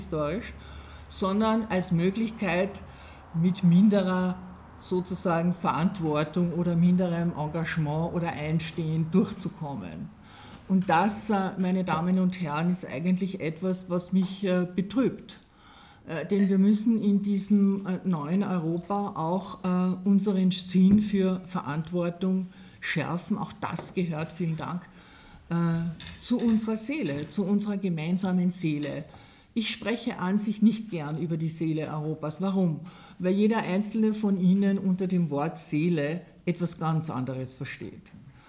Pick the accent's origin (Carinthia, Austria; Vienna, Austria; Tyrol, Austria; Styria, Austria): Carinthia, Austria; die Konflikte, die wir erlebt haben, eigentlich sehr hautnah als Kärntner